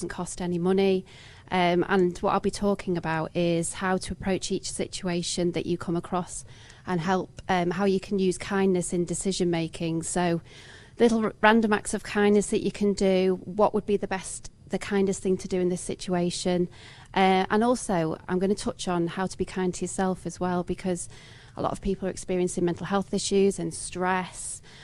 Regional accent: North West England, United Kingdom; now in Blackpool, United Kingdom; I'm not from Blackpool myself, I'm from Merseyside.

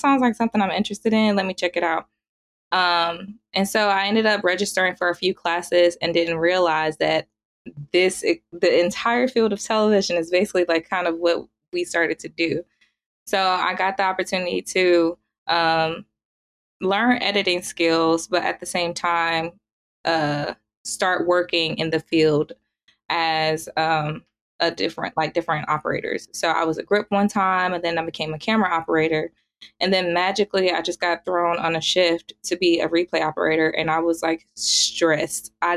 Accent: Riverdale, Georgia, United States; So I grew up in Riverdale, so Clayton County in Georgia.

